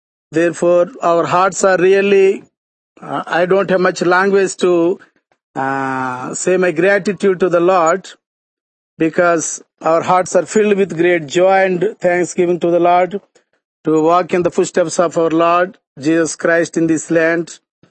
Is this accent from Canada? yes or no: no; India; I came from India, and India itself is an ancient country.